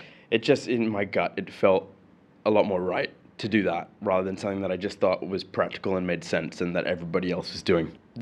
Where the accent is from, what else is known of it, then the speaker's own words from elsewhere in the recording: Sharjah, United Arab Emirates; also born or lived in Brazil; I was born in 83 in Sharjah. I think I spent a year here before going back to Brazil. And my parents traveled quite a bit around Europe and the States. And we came back in 92.